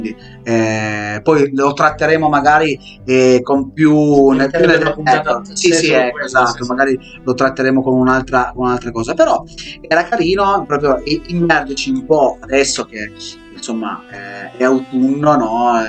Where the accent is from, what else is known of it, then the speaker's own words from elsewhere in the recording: Aosta Valley, Italy; also born or lived in Ivrea; essendo anche valdostano, quindi le mie origini mi portavano anche a queste origini celtiche, non solo quelle romane, ma anche quelle celtiche